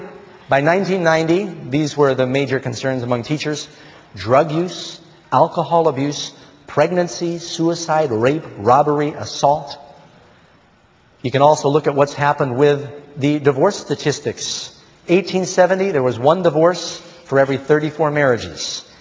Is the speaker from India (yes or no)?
no; Manhattan, New York, United States; also born or lived in Burbank; I was born in Burbank, but I ended up growing up in Manhattan. But I was in first, second grade in California.